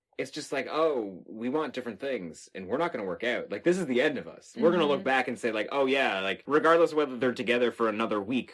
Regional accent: Texas, United States; And I remember growing up in Texas in an area where you could go outside in the middle of the night and scream, and nobody would hear it.

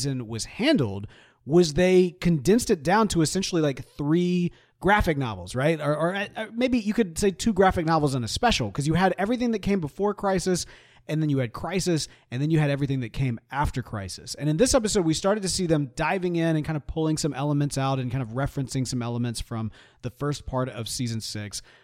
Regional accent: United States; I am alive and I'm an American white geek

